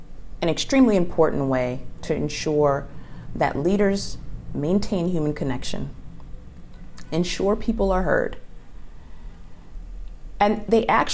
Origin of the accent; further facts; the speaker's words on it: Los Angeles, California, United States; and I'm from Los Angeles.